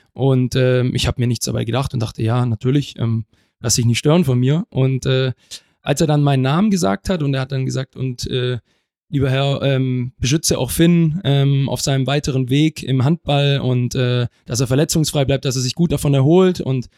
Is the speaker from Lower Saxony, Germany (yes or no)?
no; Stuttgart, Baden-Württemberg, Germany; Geboren bin ich in Stuttgart, bin dann in Weilimdorf aufgewachsen, genau, und habe dann mal in der Jugend auch in Bietigheim gespielt. Dann bin ich auf die Schwäbische Alb nach Balingen und so habe ich mich immer Stück für Stück hier rangerobbt an den Bodensee.